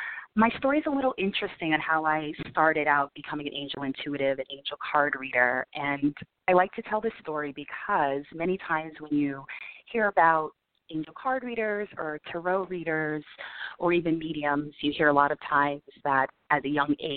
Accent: New York, United States; I was born and raised in New York.

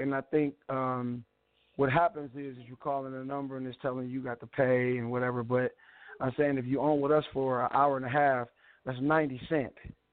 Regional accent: Queensbridge, New York, United States; I'm from Queensbridge, the 41st side of things, son.

